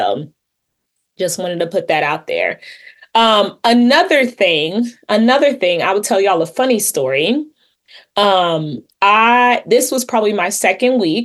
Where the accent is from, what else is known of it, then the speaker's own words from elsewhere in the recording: United States; moved away as an adult; 10 lessons that I have learned as an American living overseas